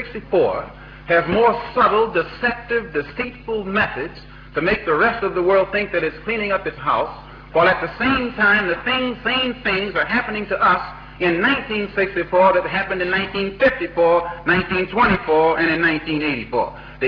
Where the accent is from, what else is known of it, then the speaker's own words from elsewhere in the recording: United States; I have to point out I'm also an American Negro.